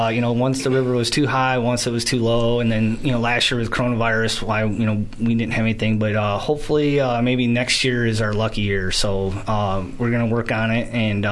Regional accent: Mount Morris, United States; I grew up in Mount Morris, went to school at Newman, and it's I love the area.

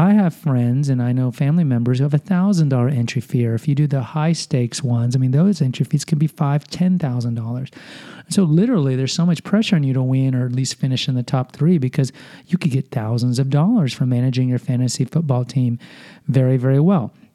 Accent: Houston, Texas, United States; Like, if I'm a Texans fan, because I'm from Houston, right?

